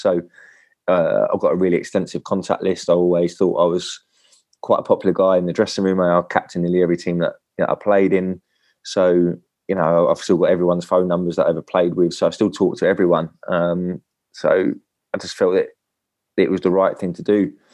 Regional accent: Eastleigh, South East England, United Kingdom; I mean, Eastleigh's my hometown club. My mum and my brother live a stone throw away from the ground.

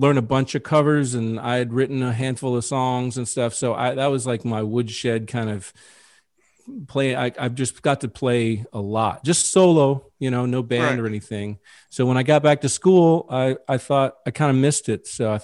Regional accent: Nashville, Tennessee, United States; I grew up in Nashville. And so there was a lot of, especially back then, it was a lot of country music.

